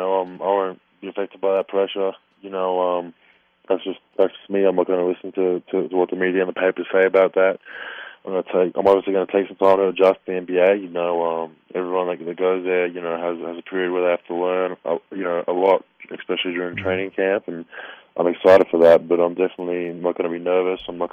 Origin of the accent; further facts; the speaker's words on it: Australia; I'm definitely Australian, proud to be Australian, proud to live in the country, but I'm very proud of my heritage, where my whole family comes from both sides, so as long as we know are Croatian.